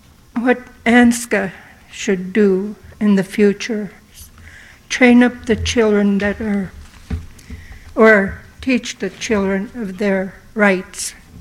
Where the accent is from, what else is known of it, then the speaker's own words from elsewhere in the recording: Golovin, Alaska, United States; from Gallivan. As a native of Western Seward Peninsula and a shareholder of Bering Straits